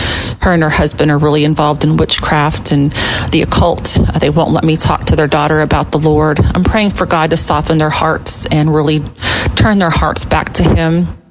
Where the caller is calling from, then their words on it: Texas, United States; I'm calling from Texas.